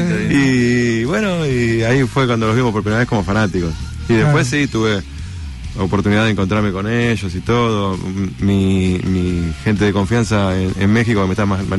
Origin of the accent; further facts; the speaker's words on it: Argentina; soy argentino, estoy allá, estamos cayéndonos